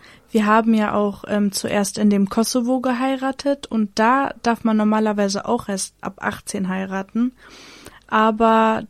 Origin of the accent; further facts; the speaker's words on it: Bremen, Germany; Ich komme aus Bremen und mache momentan eine Ausbildung als Kauffrau für Büromanagement